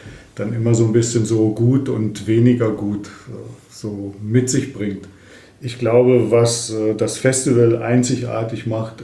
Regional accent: Lendringsen, North Rhine-Westphalia, Germany; born there; moved away as an adult; now in Fulda, Germany; Ja, ich bin 1958 in Lendringsen im Sauerland geboren und dann mit 20, also 1978, zum Studium nach Fulda gekommen

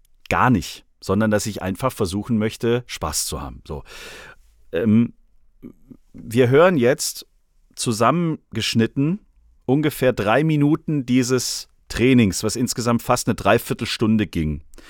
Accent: Stuttgart, Baden-Württemberg, Germany; Also ich war ja noch nie, das muss man auch mal sagen, ich war als Stuttgarter noch nie

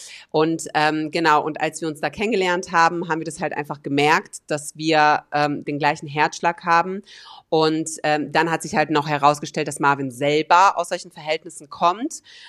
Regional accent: North Rhine-Westphalia, Germany; Wir sind so richtige Landeier geworden und wohnen jetzt so auf dem Dorf. Ich bin eigentlich ein Ruhrpott-Kind, ich komme eigentlich richtig aus dem Ghetto

